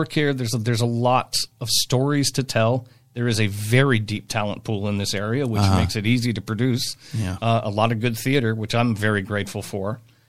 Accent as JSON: {"language": "English", "town": "Seminole", "region": "Florida", "country": "United States", "tie": "born or raised there", "also_born_or_lived": "St. Petersburg", "said": "I was born at Bayfront Hospital in 1980. I'm from here. I was born in St. Pete. I grew up in Seminole. My whole family's in Seminole, Seminole. Mm-hmm. Genuine cracker. I'm from here. I grew up here."}